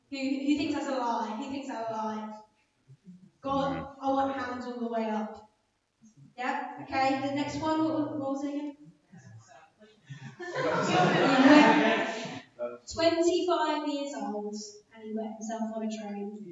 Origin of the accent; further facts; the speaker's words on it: London, United Kingdom; I am originally from North London.